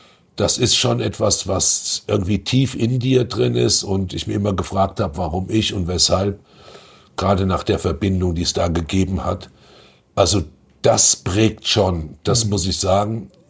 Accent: Frankfurt, Hesse, Germany; Und du findest auch ich heute noch als echter Frankfurter Botschafter immer noch eine Ecke und immer noch eine Kneipe

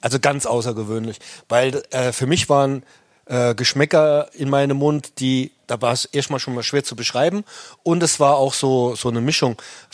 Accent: Saarland, Germany; now in Hamburg, Germany; Mittlerweile nehme ich auch wieder Französischunterricht hier in Hamburg, weil ich bin ja im Saarland groß geworden, da war es die zweite Fremdsprache.

